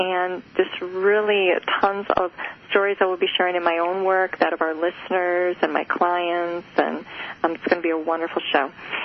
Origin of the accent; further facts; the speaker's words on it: Midwest, United States; So as a child growing up in the Midwest, I will say that naturally I was always tuning in to others to figure them out.